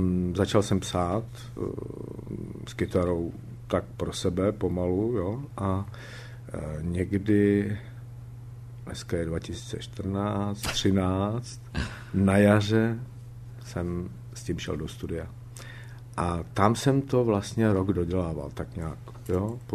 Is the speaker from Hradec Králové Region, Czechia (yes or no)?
yes; Hostinné, Hradec Králové Region, Czechia; Já jsem z Hostiného v Podkrkonoší